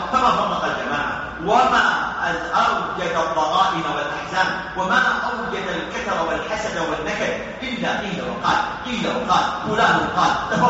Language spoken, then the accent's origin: Arabic; Saudi Arabia; في بلادنا المملكة العربية السعودية